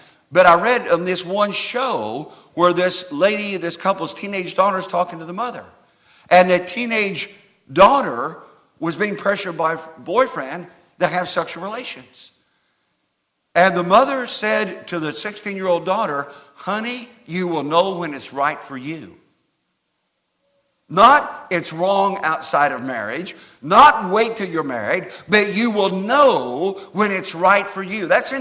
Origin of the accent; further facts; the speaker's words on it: Indiana, United States; When I was a kid growing up in Indiana